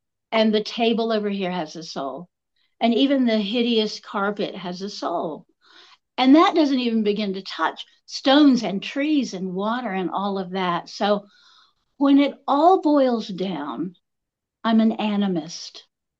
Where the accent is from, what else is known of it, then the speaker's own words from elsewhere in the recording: Appalachia, United States; you know me well enough to know I'm Appalachian